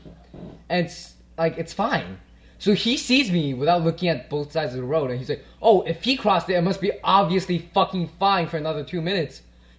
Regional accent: Cranford, New Jersey, United States; I'm from Cranford, so like we have really athletic kids, even though we're a small town. And like, white people outnumber me like 40 to 1.

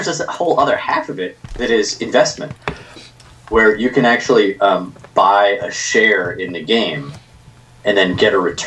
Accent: Michigan, United States; So, like I said, I'm from Michigan

